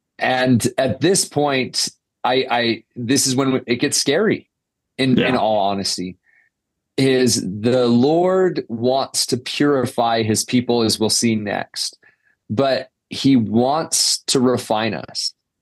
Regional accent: Idaho, United States; But President Hinckley came to our hometown, my hometown in Idaho.

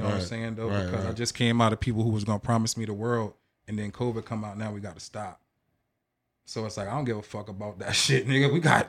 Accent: Washington, District of Columbia, United States; born there; my people are from the DMV. I was born in Washington, D.C., but my mom was in the military, so I traveled around.

